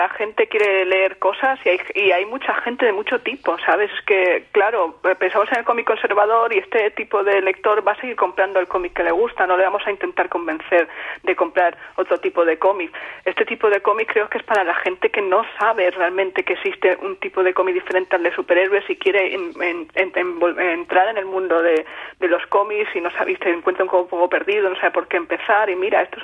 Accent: Spain; somos profesionales, no somos hijas de inmigrantes, pero somos españolas y españoles, y yo me siento española más que de cualquier otra parte.

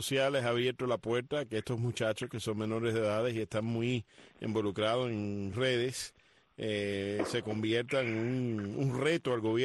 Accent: Cuba; Somos cubanos, chicos, somos cubanos

